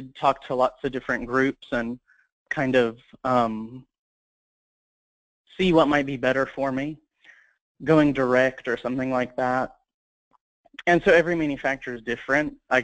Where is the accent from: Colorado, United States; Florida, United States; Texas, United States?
Texas, United States; Houston; I'm from Houston, Texas.